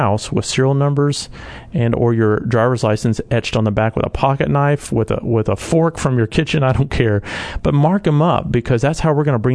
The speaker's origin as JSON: {"language": "English", "town": "Houston", "region": "Texas", "country": "United States", "tie": "born or raised there", "said": "I've been one myself a couple times growing up in Houston."}